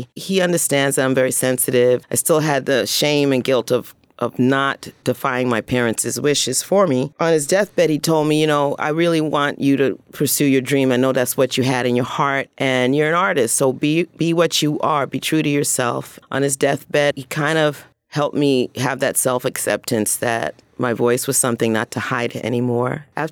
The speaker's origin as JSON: {"language": "English", "region": "New York", "country": "United States", "tie": "born or raised there", "said": "Well, growing up in Bed-Stuy was character-building experience, to say the least. I grew up when it was really hairy, pre-Giuliani era."}